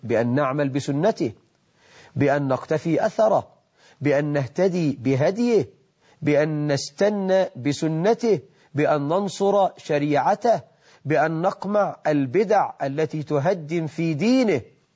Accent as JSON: {"language": "Arabic", "country": "Egypt", "said": "اللهم اجعل بلدنا مصر أمنا أمانا، رخاء سخاء"}